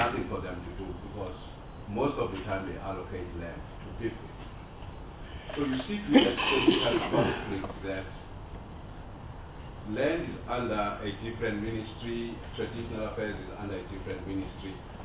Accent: Newcastle, KwaZulu-Natal, South Africa; to Newcastle, which happens to be my hometown.

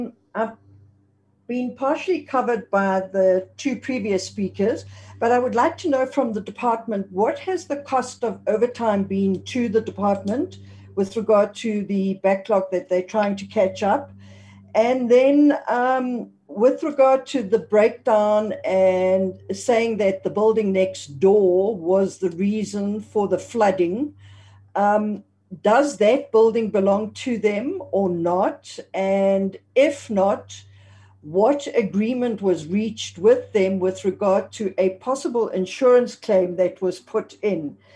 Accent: Mpumalanga, South Africa; I'm from Mpumalanga.

